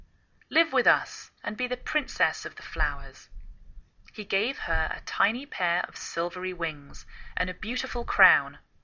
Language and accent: English; England, United Kingdom; now in United States